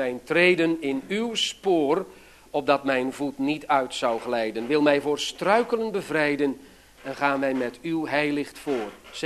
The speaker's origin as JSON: {"language": "Dutch", "country": "Netherlands", "said": "Goed, er waren ook momenten dat ik blij was dat ik Hollander was, maar dat ging om andere dingen."}